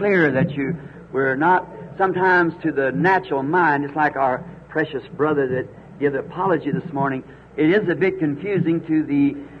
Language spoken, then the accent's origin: English; Ireland; Of course, being Irish, my people are Catholic.